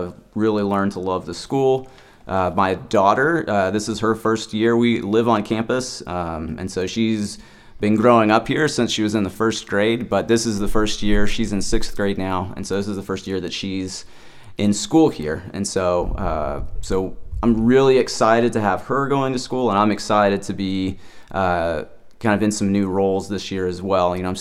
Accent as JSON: {"language": "English", "town": "Chattanooga", "region": "Tennessee", "country": "United States", "tie": "born or raised there", "said": "And then after that, I moved back to Chattanooga, which is my hometown."}